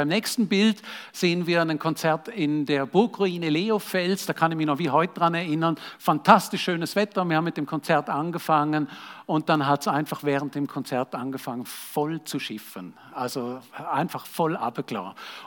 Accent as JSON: {"language": "German", "town": "Radolfzell", "region": "Baden-Württemberg", "country": "Germany", "tie": "born or raised there", "said": "das ist in meiner Heimatstadt in Radolfzell, direkt am See"}